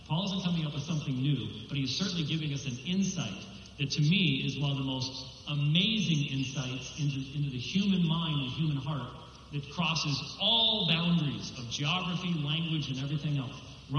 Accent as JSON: {"language": "English", "region": "Scotland", "country": "United Kingdom", "said": "I'm Scottish, so please."}